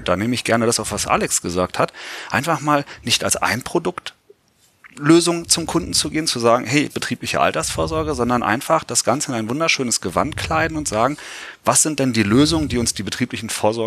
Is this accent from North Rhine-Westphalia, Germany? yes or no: no; Göttingen, Lower Saxony, Germany; Ich komme aus Göttingen, wir haben da einen Erstliga-Club